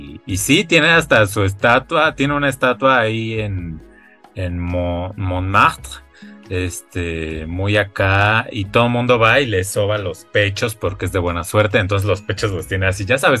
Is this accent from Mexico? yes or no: yes; Mexico; o sea, nosotros que somos mexicanos, pues el término correcto sería Tex-Mex